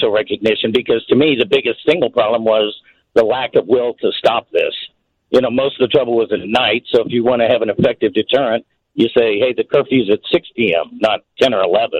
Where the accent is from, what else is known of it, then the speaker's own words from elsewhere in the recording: Kansas City, United States; I'm from Kansas City